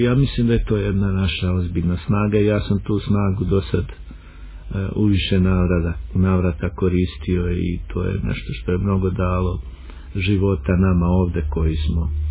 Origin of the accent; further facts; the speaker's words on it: Vareš, Zenica-Doboj Canton, Bosnia & Herzegovina; also born or lived in Belgrade, Serbia / Herzegovina; pola života sam proveo u Hercegovini. Onu drugu polovinu dijelim na dvoje, to je djetinjstvo, tamo gdje sam rođen, u Varešu, Planinici, a ona jedna polovina je bila u Beogradu